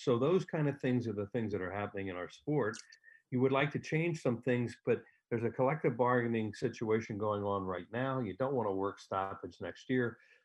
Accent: Newtown Square, Pennsylvania, United States; also born or lived in Yeadon; Newtown Square in Delaware County. I was born in Yaden, and we moved to Newtown Square in 1952 when I was seven, and went to Marple Newtown High School in Newtown Square

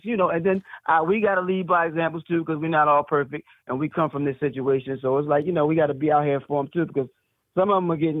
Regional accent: Philadelphia, Pennsylvania, United States; I'm from West Philadelphia

